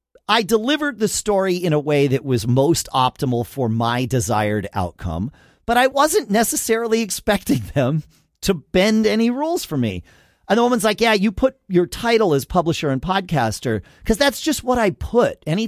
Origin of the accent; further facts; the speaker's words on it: United States; I grew up near New York.